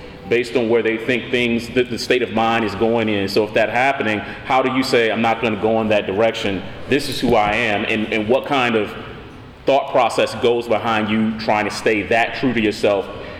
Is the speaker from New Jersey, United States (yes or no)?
no; Kannapolis, North Carolina, United States; Remember I told you I was from Kannapolis?